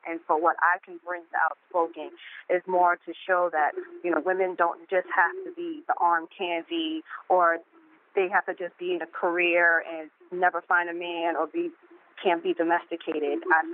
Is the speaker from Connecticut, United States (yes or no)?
no; Massachusetts, United States; I come from the East Coast, Massachusetts. Family are both from Haiti.